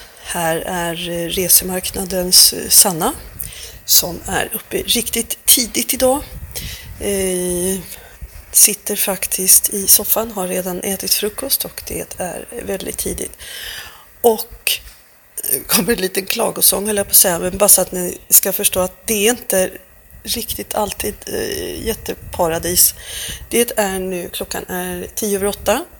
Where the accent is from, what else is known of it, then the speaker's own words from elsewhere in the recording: Sweden; now in Thailand; Vi är som svensk kan man väl säga, så är det mitt i påsken.